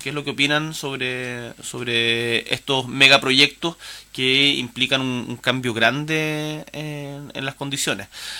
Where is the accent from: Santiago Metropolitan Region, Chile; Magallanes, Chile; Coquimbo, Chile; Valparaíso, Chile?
Magallanes, Chile; Punta Arenas; Yo soy magallánico, soy de Punta Arenas, del Estrecho de Magallanes.